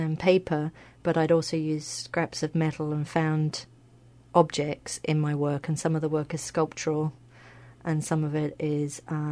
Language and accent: English; England, United Kingdom; moved away; also born or lived in Sydney, Australia; I think that I've been living here for 5 years. We moved here from Sydney, Australia. That's why I have a funny accent. I'm originally from England.